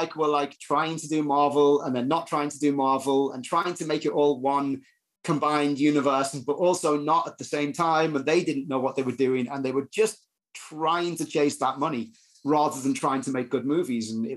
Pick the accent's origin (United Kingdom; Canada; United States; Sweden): United Kingdom; England; me growing up in England, like right where these wars happened